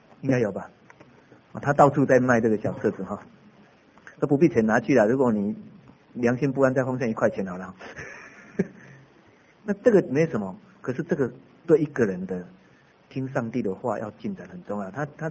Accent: Changhua County, Taiwan; accent: Changhua; 所以我有一次被邀请回彰化，我是彰化人，所以有时候讲到人家听到我满口彰化是这样的原因啊。

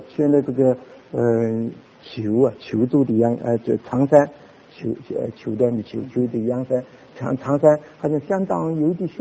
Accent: China; also born or lived in Ningbo; 我还记得那个十几岁的时候，我在宁波念书的时候，礼拜六啊，我那个

